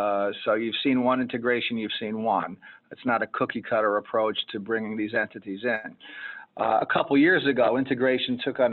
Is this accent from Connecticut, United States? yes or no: yes; Connecticut, United States; now in New Jersey, United States; I knew nothing about New Jersey. I'm from Connecticut. My wife's from Massachusetts. But I got the job in New Jersey and took a risk and it paid off in spades for me because I'm still in New Jersey 28 years later.